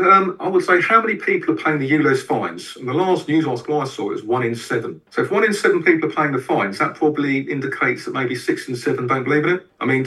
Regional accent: Wandsworth, London, United Kingdom; also born or lived in Lambeth; I was born in Lambeth, I grew up in Wandsworth, and I currently live in Wimbledon. I've lived in South London all of my working life.

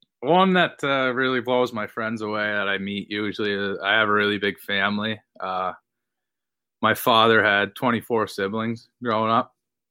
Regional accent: Cape Breton, Nova Scotia, Canada; And I'm from Cape Breton, and a lot of connection there. And I just heard it's very similar to home

